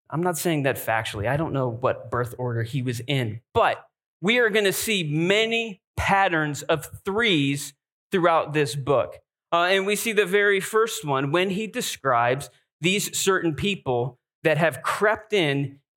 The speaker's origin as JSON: {"language": "English", "region": "New Hampshire", "country": "United States", "tie": "born or raised there", "said": "And as I thought about this, I thought about growing up in New Hampshire and having the opportunity to go to baseball games at Fenway Park."}